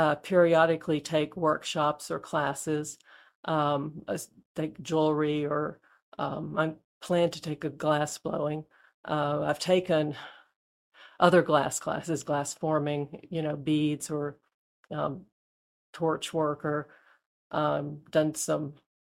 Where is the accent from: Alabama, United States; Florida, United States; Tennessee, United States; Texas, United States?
Alabama, United States; Auburn; Well, I'm from Auburn, Alabama, went to college there.